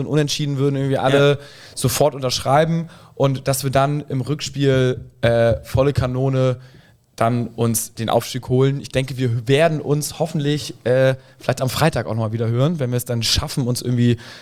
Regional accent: Hamburg, Germany; Das ist eigentlich ein No-Go als Hamburger, ne?

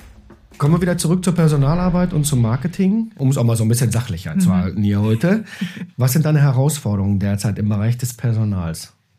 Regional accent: Recklinghausen, North Rhine-Westphalia, Germany; now in Bochum, Germany; ich bin vor 20 Jahren nach Bochum gezogen und komme aus Recklinghausen

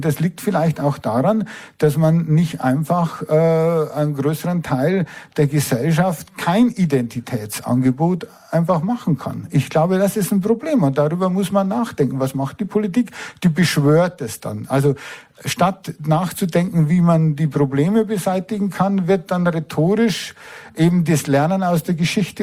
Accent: Regensburg, Bavaria, Germany; Ich bin aus Regensburg.

